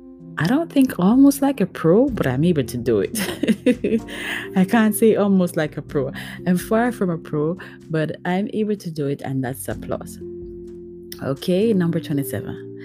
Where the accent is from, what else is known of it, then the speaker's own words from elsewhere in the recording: Jamaica; I am Jamaican, and I don't think it gets better than that.